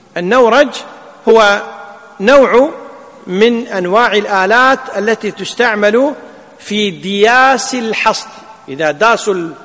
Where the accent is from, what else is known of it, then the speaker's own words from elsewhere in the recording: Kuwait; وهي المعمول به عندنا في الكويت في وزارة التجارة